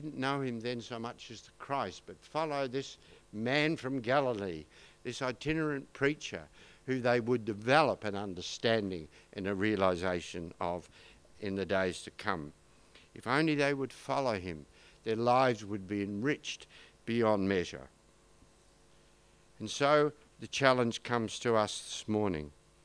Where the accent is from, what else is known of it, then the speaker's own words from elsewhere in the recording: Melbourne, Victoria, Australia; the big Baptist church that I grew up in Baldwin, one of the suburbs about 12 kilometres from the GPO or CBD in Melbourne.